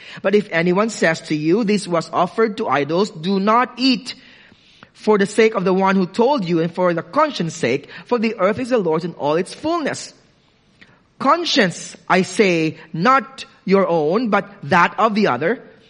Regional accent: Philippines; And so as a Filipino, you need to have a list of these weeks or days of festivities because free meal.

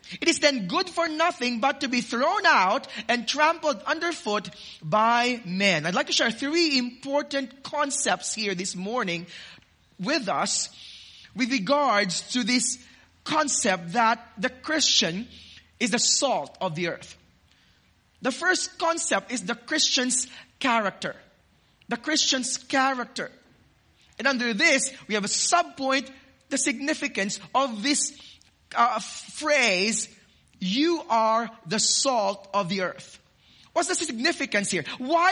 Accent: Iloilo City, Western Visayas, Philippines; Now, when I was growing up in Iloilo City, we would often go to the hometown of my mom

